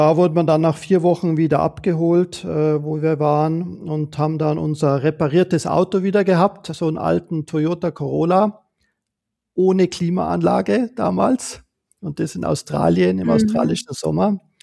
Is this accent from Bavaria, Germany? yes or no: yes; Bavaria, Germany; ich bin ja im Berchtesgadener Land aufgewachsen. Direkt in den Bergen von klein auf war ich eigentlich dort in den Bergen unterwegs.